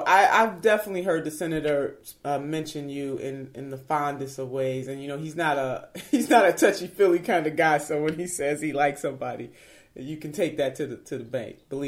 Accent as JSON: {"language": "English", "region": "Ohio", "country": "United States", "tie": "born or raised there", "said": "I was the Democratic nominee in my home state of Ohio"}